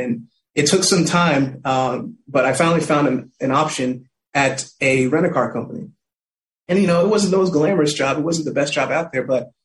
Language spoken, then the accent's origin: English; Ohio, United States; born there; also born or lived in Florida / Connecticut; I was born in Ohio. And I moved around a lot with my family. We lived in Florida twice, and we finally made it to Connecticut in 2000.